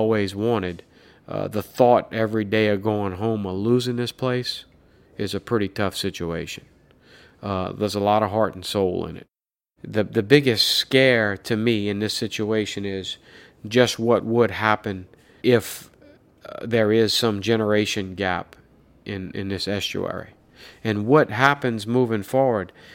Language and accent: English; Louisiana, United States; I grew up on Bayaterrebonne. The Bayaterrebonne was in my backyard.